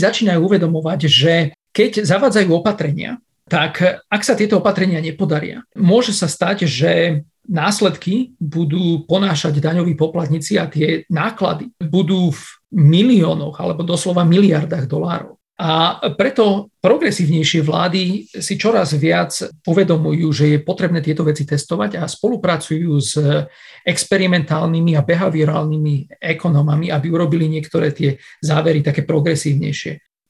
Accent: Kežmarok, Prešov Region, Slovakia; also born or lived in Spišská Nová Ves / Poland; Narodil som sa v Spišskej Novej Vsi a vyrastol som v Kežmarku, čiže som Tatranec. V 80. rokoch môj otec bol profesorom slovakistiky v Poľsku. A ako malý chlapec som sa naučil po poľsky.

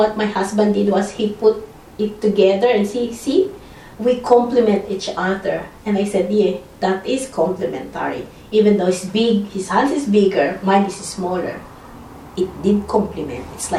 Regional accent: Philippines; now in Australia; Well, growing up in the Philippines, when I came here, I was shocked that women here

